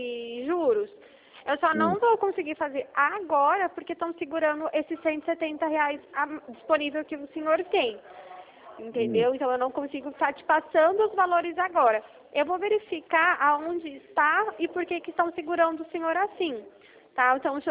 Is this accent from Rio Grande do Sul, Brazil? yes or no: no; Bauru, São Paulo, Brazil; eu sou de Bauru